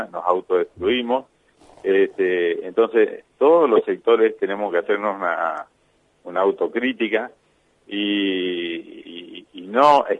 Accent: Argentina; Mire, los argentinos somos todos argentinos.

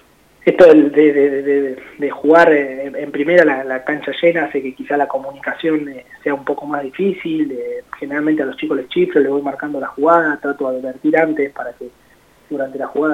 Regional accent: La Plata, Buenos Aires Province, Argentina; Yo soy acá de La Plata y eso se vive con naturalidad

